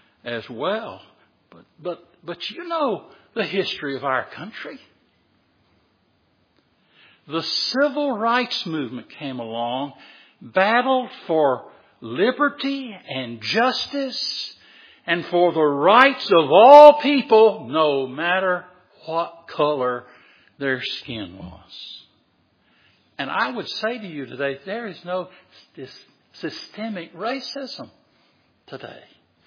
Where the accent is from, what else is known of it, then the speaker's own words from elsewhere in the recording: the South, United States; I'm a Southerner through and through.